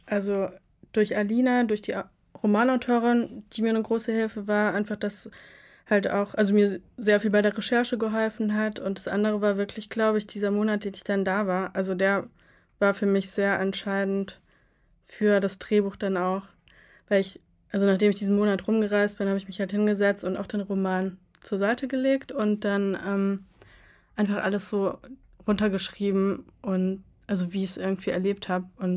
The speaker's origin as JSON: {"language": "German", "town": "Krefeld", "region": "North Rhine-Westphalia", "country": "Germany", "said": "Also ich komme nicht aus der Großstadt, ich komme aus Krefeld. Das ist halt so eine 250.000 Einwohnerstadt, aber es ist halt auch nicht ländlich da."}